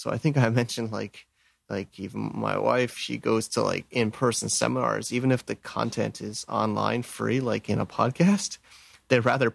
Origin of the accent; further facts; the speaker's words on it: Connecticut, United States; now in New York City, United States; I'm from born and raised in Connecticut, and I went to school at Stevens Tech in New Jersey